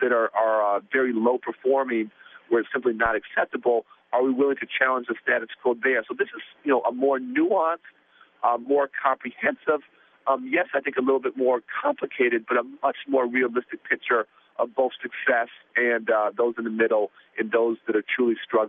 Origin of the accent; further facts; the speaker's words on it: Chicago, Illinois, United States; Well, obviously, I'm from Chicago and have good friends on every side of that issue.